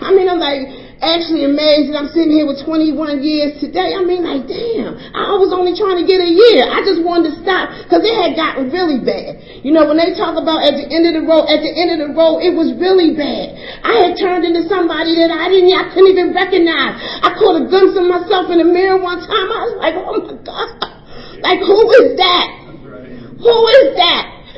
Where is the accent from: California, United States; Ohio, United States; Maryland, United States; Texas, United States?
Maryland, United States; Baltimore; now in Pennsylvania, United States; I come from I live in Pennsylvania now, but I was raised in Baltimore. I'm from the West Side, and I was the oldest of seven